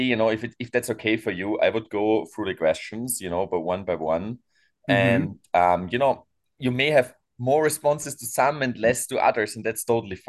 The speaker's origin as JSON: {"language": "English", "country": "Austria", "said": "I'm actually from Europe, from Austria"}